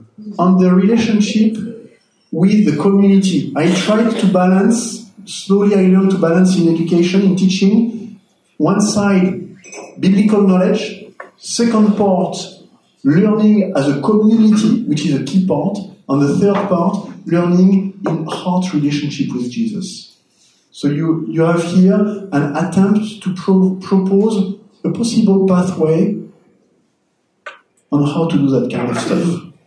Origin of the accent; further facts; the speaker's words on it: France; accent: French; Yes, you're doing a good job with my French accent.